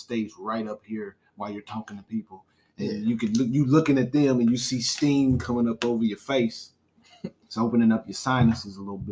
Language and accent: English; Charlotte, North Carolina, United States; we are from North Carolina, Charlotte to be exact.